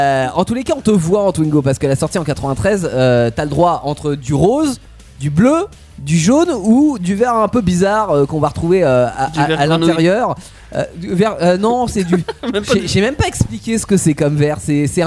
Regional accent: France; Bon, après, on est français, on aime bien...

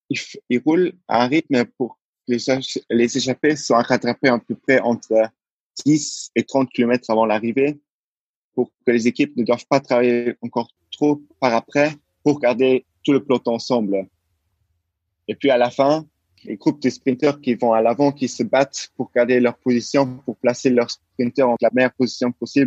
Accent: Luxembourg; moi, je suis né au Luxembourg. Mais au début, je n'avais pas la nationalité luxembourgeoise, alors je l'ai prise. Et depuis ma naissance jusqu'à mes 21 ans, je vis au Luxembourg. J'ai fait mes études au Luxembourg.

